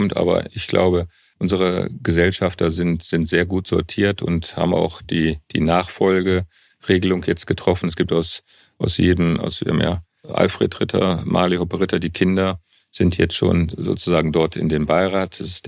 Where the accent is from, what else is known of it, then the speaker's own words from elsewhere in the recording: North Rhine-Westphalia, Germany; Ich komme ja auch aus dem Ruhrgebiet.